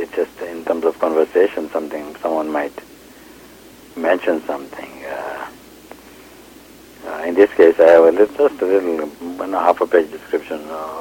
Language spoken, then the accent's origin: English; Tanzania; moved away as an adult; also born or lived in Kenya; No, I was born in Kenya and raised in Tanzania.